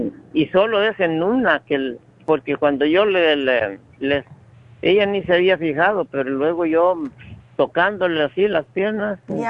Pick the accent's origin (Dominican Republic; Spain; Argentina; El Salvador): El Salvador; yo soy de Centroamérica, Salvador